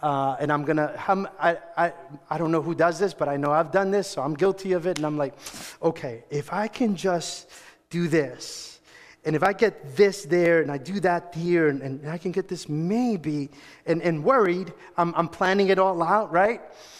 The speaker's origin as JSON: {"language": "English", "town": "Springfield", "region": "Missouri", "country": "United States", "lives_now": "New York, United States", "said": "I moved to New York from Springfield, Missouri. I moved to New York."}